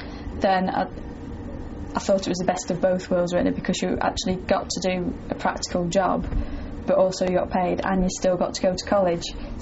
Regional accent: Leamington Spa, West Midlands, United Kingdom; born there; I was born in Warwick in Leamington Spa in 1976.

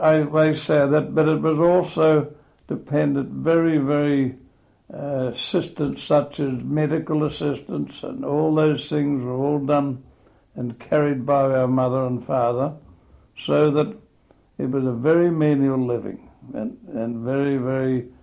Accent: South Australia, Australia; also born or lived in Adelaide; I was born actually in Adelaide, but my family were resident at one of the outback Norwest sheep stations in South Australia called Nonning, and where my family resided there.

